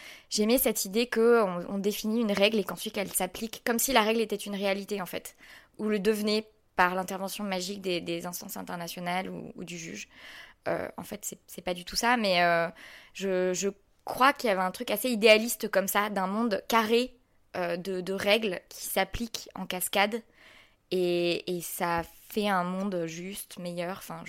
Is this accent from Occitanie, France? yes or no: no; Poitiers, Nouvelle-Aquitaine, France; now in Paris, France; Je pense qu'il m'a recrutée parce que j'étais de Poitiers.